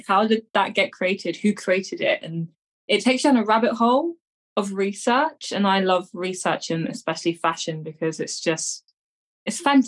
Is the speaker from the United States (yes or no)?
no; London, United Kingdom; I am from London, UK, England.